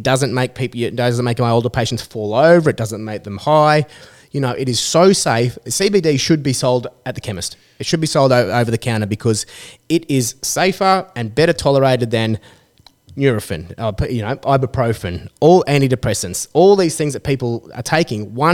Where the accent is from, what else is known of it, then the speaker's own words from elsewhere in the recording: Gold Coast, Queensland, Australia; I did have a little bit of experience with cannabis growing up on the Gold Coast, surfing and smoking and that kind of thing.